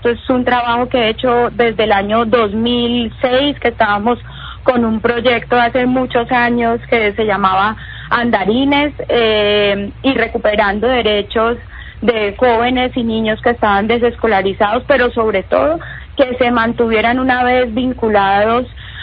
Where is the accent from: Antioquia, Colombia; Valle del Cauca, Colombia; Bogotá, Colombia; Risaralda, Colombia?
Valle del Cauca, Colombia; Buga; yo nací en Buga Valle, llegué a Cali a los 16 años a estudiar en la Universidad del Valle.